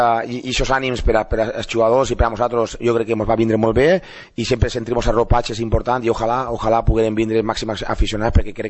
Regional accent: Valencian Community, Spain; porque yo soy valenciano

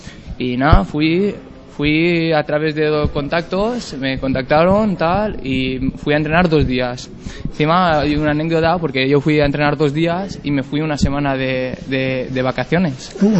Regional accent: Canals, Valencian Community, Spain; Soy de Canals y nada, he vivido toda la vida allí.

